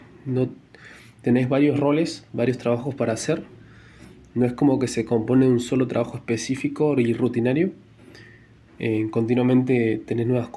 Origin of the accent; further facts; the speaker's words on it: Puerto San Julián, Santa Cruz, Argentina; also born or lived in Simoca, Tucumán; tengo 23 años, nací en Simoca, Tucumán, pero hace 18 años que vivo acá en Puerto San Julián.